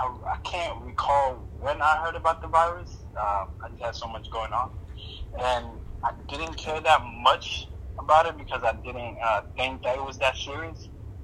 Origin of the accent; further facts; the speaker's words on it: Somalia; also born or lived in Texas; now in Minnesota, United States; I'm from Somalia, and well, I lived in Texas for 12 years. I just moved down to Minnesota last summer. So I'm just came from Texas last summer, last summer.